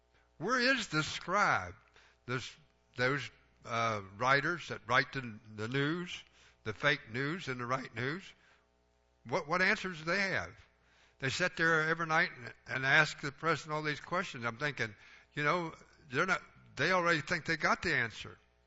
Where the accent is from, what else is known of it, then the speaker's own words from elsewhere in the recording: United States; I didn't go to school in Greece. You guys didn't either, did you? I went to school in America. We learned English.